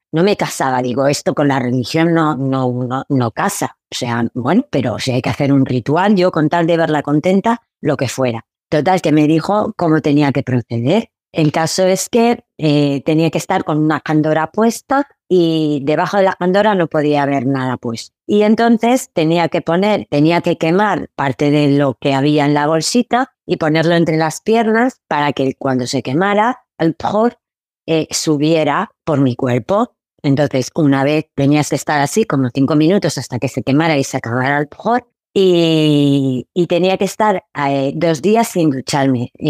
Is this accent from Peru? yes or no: no; Spain; born there; soy nacida en España y por mi época no había casi inmigración. Y claro, menos marroquíes de mi edad alrededor porque éramos muy, muy, muy, muy poquitos.